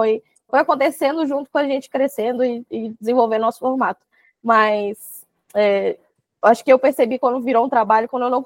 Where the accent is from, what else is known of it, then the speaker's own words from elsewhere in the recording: Minas Gerais, Brazil; Eu sou mineira, com italiano, assim